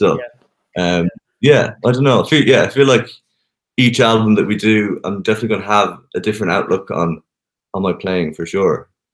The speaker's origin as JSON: {"language": "English", "region": "Connacht", "country": "Ireland", "said": "I'm this lad from Mayo, like just in this like amazing studio, what am I actually doing here?"}